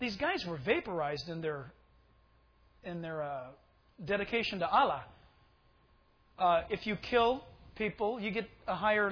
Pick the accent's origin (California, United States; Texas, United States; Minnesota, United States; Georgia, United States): California, United States; San Diego; Five, San Diego. Now that hits me rather personal. That's where I was born. That's my hometown. San Diego.